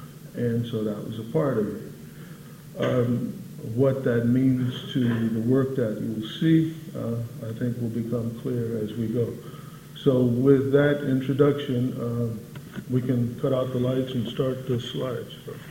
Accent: Texas, United States; moved away as an adult; also born or lived in Dayton, Ohio / California; I was born in Texas, basically grew up there till the age of 18, except I lived in Dayton, Ohio for 5 years, and at the age of 18, after leaving Texas in a sort of final way, I went to California

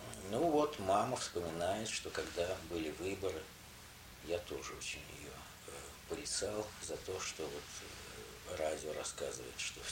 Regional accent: Moscow, Russia; also born or lived in Ukraine; Я, в общем, москвич с трех лет.

